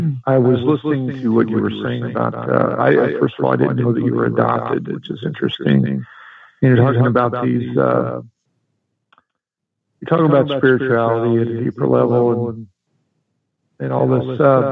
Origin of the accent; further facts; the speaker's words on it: Missouri, United States; now in Philadelphia, United States; I currently live in Philadelphia, but I'm not from here. I grew up in Missouri because my great-great-grandfather later settled in northern Arkansas.